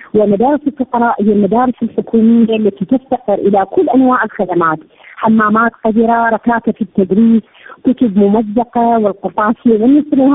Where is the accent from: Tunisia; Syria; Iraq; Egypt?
Iraq; Basra, Basra Governorate; من البصرة. أحب هنا أن أشير إلى مشكلة في البصرة